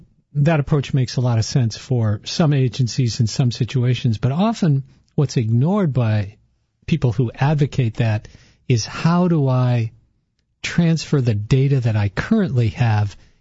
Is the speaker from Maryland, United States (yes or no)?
no; Ann Arbor, Michigan, United States; because I grew up in Ann Arbor, went to the University of Michigan.